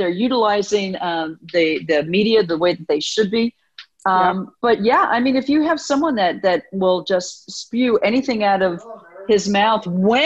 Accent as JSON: {"language": "English", "town": "New York City", "region": "New York", "country": "United States", "tie": "born or raised there", "said": "I grew up in New York City"}